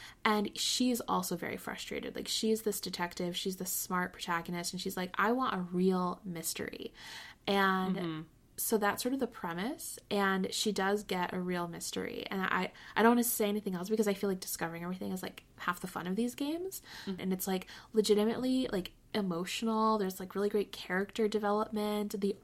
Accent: Pennsylvania, United States; I grew up in Pennsylvania. There obviously was more community theater productions

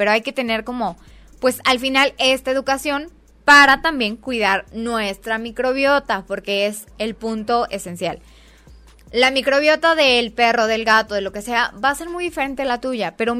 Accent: Mexico; una muy mala educación que tenemos como mexicanos

